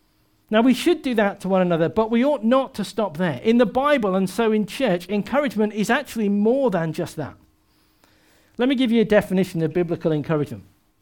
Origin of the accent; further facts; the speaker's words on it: United Kingdom; Often people don't say it because we're British and we like that nice mask